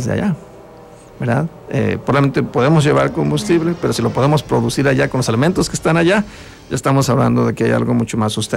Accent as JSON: {"language": "Spanish", "country": "Mexico", "said": "nos une algo, que es que somos mexicanos, ¿verdad?"}